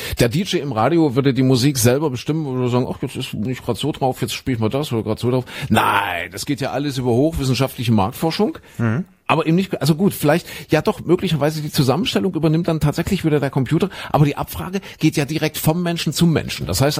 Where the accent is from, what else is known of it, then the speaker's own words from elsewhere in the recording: East Germany, Germany; ich bin ja in der DDR groß geworden als Kind noch. Also war ja noch DDR, ausgehende DDR.